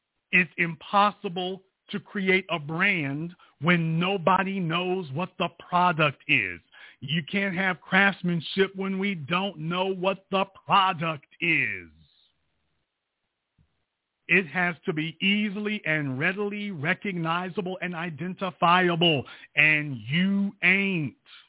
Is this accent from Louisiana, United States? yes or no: yes; Louisiana, United States; I guess it's because I'm from Louisiana.